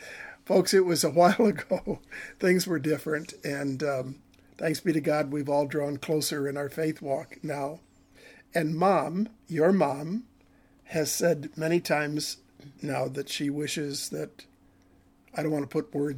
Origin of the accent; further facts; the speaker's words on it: Detroit, Michigan, United States; And I was from Detroit and I was a Catholic.